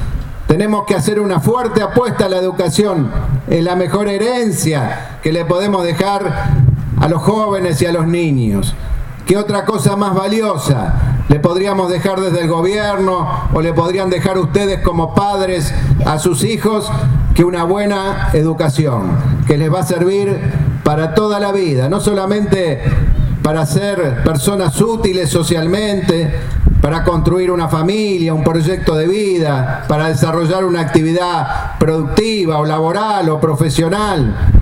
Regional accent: Santa Fe, Argentina; hacia el norte de nuestra provincia, ahí a poquitos kilómetros del Chaco. Pero acá me siento tan santafesino como si estuviera en la propia capital de la provincia

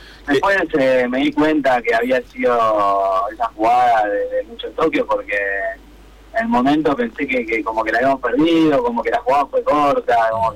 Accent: Temperley, Buenos Aires Province, Argentina; also born or lived in Avellaneda; now in Lomas de Zamora, Argentina; Sí, igual nací en Avellaneda, pero me crié y viví en Temperley y ahora vivo en Loma.

